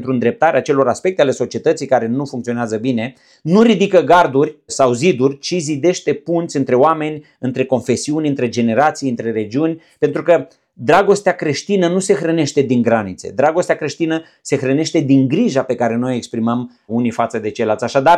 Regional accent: Romania; Faptul că eu sunt român nu înseamnă că sunt mai important decât un spaniol sau decât un african.

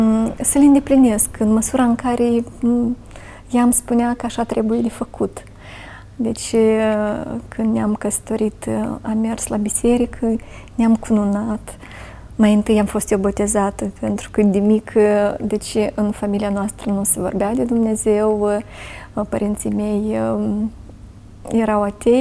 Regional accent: Cahul, Cahul District, Moldova; eu sunt de la Cahul, suntem mai aproape de părinții mei

